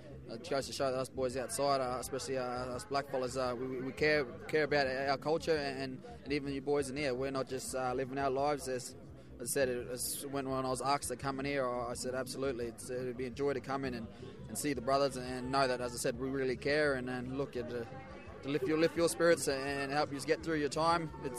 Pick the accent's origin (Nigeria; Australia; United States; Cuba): Australia; Mackay, Queensland; also born or lived in Northern Territory; I'm from the Cronulla Sharks. I'm from Queensland, Mackay, Queensland. Born in Northern Territory. I'm Garang Garang and Malakiwai, Borgiou Island.